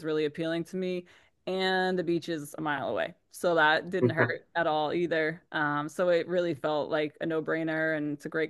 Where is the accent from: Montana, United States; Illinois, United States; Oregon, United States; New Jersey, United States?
New Jersey, United States; So I'm from Jersey originally